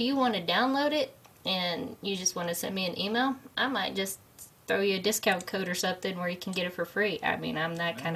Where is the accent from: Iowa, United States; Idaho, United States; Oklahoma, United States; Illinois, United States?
Oklahoma, United States; Fairfax; My library in my hometown, Fairfax, Oklahoma, ordered it.